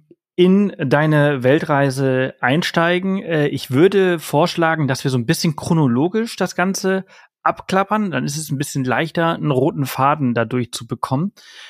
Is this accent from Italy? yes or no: no; Spain; moved away as an adult; Also wir haben zwar die Nationalität gemeinsam, aber bei mir ist es halt, der Vater ist Spanier, die Mutter ist Deutsche. Ich bin in Spanien aufgewachsen, Deutsch aufgewachsen